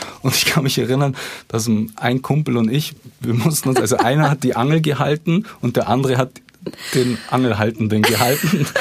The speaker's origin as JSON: {"language": "German", "country": "Germany", "said": "wir sind ja aus Germany"}